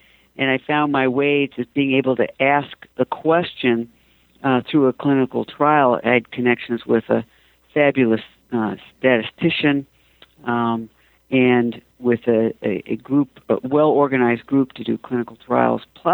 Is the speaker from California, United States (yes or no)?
yes; Los Angeles, California, United States; So I grew up in Los Angeles, the daughter of an aerospace engineer and a social worker, but we migrated up to Washington State